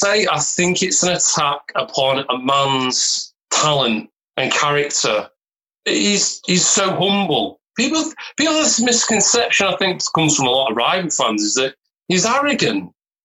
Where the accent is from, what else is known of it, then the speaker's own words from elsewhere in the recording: England, United Kingdom; I'm from England.